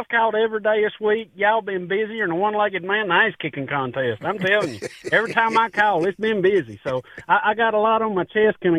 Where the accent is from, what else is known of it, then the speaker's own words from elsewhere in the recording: Tennessee, United States; Dude, I'm from Tennessee. You're from Georgia.